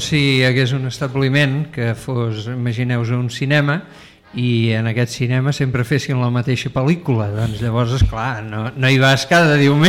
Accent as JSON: {"language": "Catalan", "town": "Sant Feliu de Codines", "region": "Catalonia", "country": "Spain", "said": "quan els dic que sóc de Sant Feliu de Codines em diuen, és molt lluny això."}